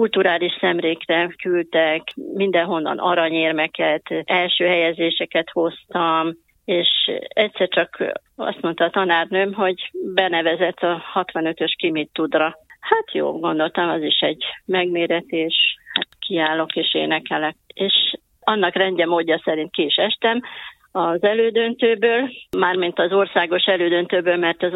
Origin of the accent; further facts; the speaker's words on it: Nagykanizsa, Zala, Hungary; born there; Én Nagykanizsán, ebben a dalai kis kereskedővárosban születtem. A 48-as év, ebből már kiderül, hogy milyen régóta vagyok a Földön.